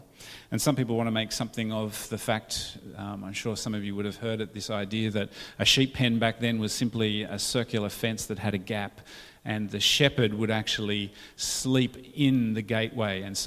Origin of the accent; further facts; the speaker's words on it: Scotland, United Kingdom; accent: Scottish; Highland cows, sorry, my Scottish accent got in the way.